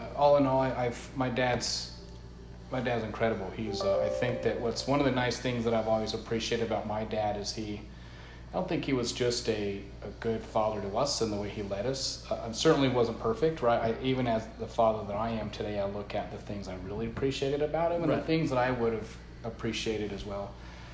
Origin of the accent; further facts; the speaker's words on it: Broomfield, Colorado, United States; also born or lived in Alamosa; we actually were originally from Alamosa, Colorado